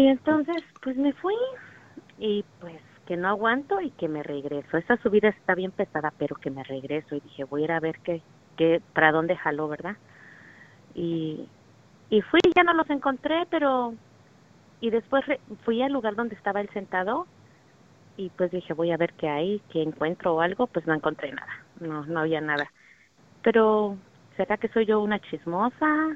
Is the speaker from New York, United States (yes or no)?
no; Sacramento, California, United States; Sí, soy de Sacramento.